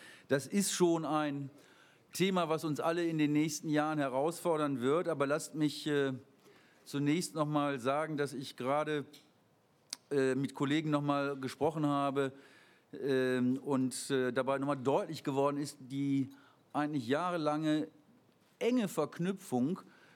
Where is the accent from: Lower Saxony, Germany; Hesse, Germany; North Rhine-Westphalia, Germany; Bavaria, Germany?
North Rhine-Westphalia, Germany; ich komme ja aus dem Bergischen Land und wir waren immer in Solingen in den Naturfreundehäusern